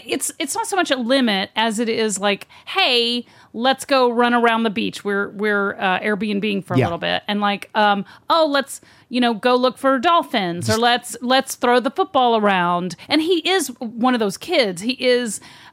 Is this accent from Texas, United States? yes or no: yes; Texas, United States; I'm from Texas.